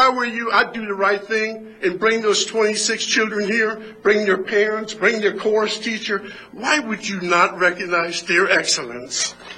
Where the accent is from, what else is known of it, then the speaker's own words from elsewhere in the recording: Sorrento, Florida, United States; I'm from Sorrento, Florida